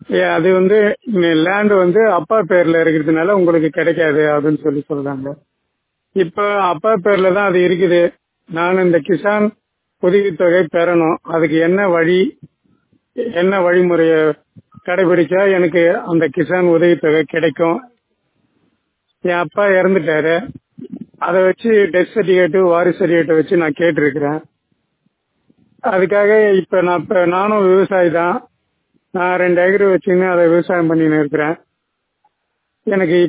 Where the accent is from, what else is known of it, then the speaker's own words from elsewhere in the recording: Kaliyappettai, Tamil Nadu, India; நான் கலியப்பேட்டை கிராமத்தை சேர்ந்தவன். இது உத்திரமேரூர் தாலுக்காவுக்கு உட்பட்டது, காஞ்சிபுரம் மாவட்டத்தை சேர்ந்தது.